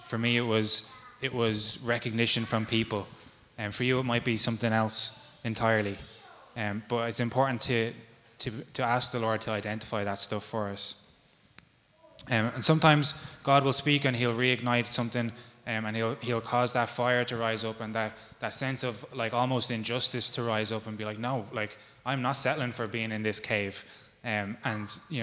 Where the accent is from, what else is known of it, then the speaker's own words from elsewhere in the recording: Ireland; I think as Irish people, we have a culture of complacency.